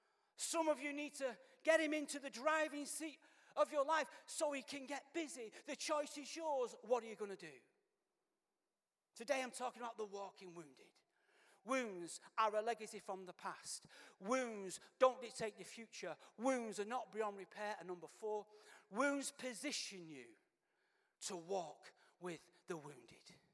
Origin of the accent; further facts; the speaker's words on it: Manchester, North West England, United Kingdom; I said, "Yeah, mate, I'm from Manchester, innit?"